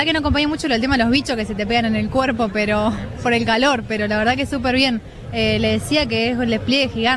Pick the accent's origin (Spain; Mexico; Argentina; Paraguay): Argentina; Rosario, Santa Fe; Sí, soy de acá, aunque no parezca, porque no vine nunca, pero soy de acá.